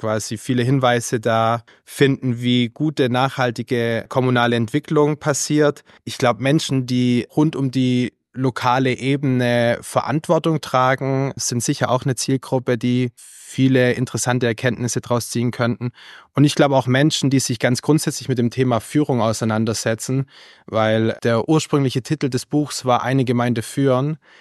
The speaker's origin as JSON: {"language": "German", "town": "Ravensburg", "region": "Baden-Württemberg", "country": "Germany", "tie": "born or raised there", "said": "der ehemalige Oberbürgermeister aus meiner Heimatstadt Ravensburg, Hermann Vogler"}